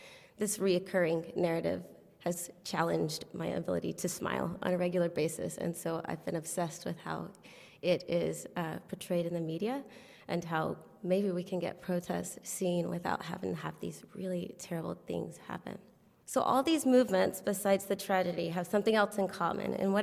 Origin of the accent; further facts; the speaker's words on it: the South, United States; now in Indiana, United States; I'm new to Indiana, so bear with me a little bit. When I try to relate to the state, I'm from the South